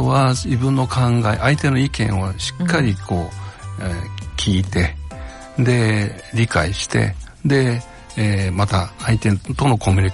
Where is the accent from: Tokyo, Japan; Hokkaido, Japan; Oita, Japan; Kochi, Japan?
Oita, Japan; born there; 生まれは九州の大分なんですね、はい、で先般ちょっと田舎の方に 私の兄が実家の方でいますんで